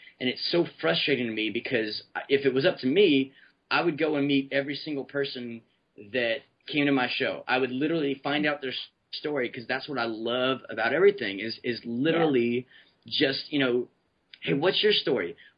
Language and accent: English; California, United States; I'm super good at social networking because of growing up in the Bay Area.